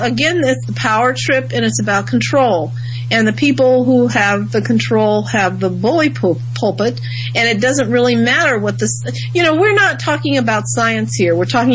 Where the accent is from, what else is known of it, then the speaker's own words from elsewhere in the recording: Midwest, United States; I'm originally from the Midwest